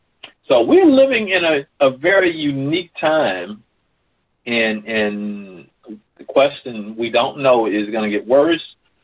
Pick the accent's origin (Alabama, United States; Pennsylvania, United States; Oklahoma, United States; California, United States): Alabama, United States; Where I grew up in Alabama, most of the families, all my friends, these were marriages that lasted 50, 60, or more years.